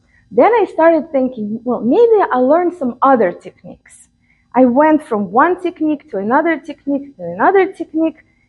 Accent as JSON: {"language": "English", "region": "Minsk", "country": "Belarus", "tie": "born or raised there", "said": "growing up in Minsk, Belarus. Have you guys heard of Minsk, Belarus? It's former Soviet Union."}